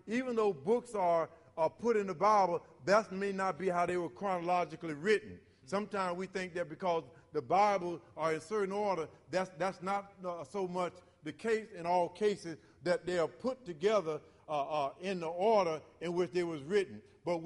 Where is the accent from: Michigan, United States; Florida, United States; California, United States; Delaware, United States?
Florida, United States; And I don't know, I come from Florida, and oftentimes we used to go down to the pond, and we used to swim by the pond.